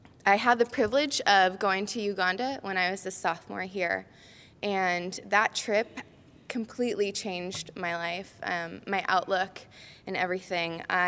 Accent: Anaheim, California, United States; I'm from Anaheim Hills, a little place called Disneyland, and I came to Cal

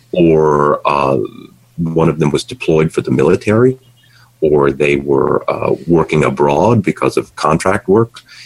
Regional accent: Kentucky, United States; moved away as an adult; now in New York, United States; I'm originally from Kentucky, and my wife and I moved to New York in 1997, and she's an actress, so we needed to be here.

